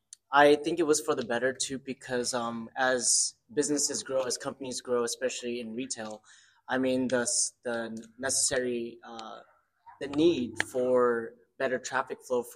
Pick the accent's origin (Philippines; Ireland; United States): Philippines; I mean, I come from a family, I'm Filipino.